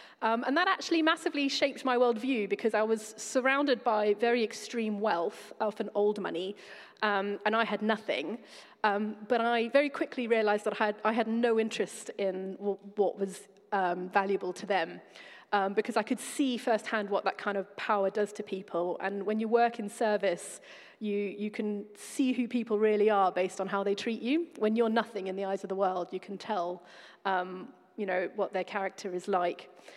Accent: KwaZulu-Natal, South Africa; I'm originally from South Africa.

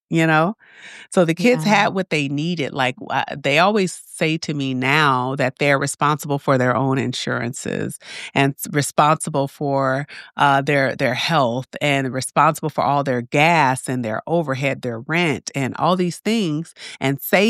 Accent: Los Angeles, California, United States; In Los Angeles, and then I had 4 total siblings.

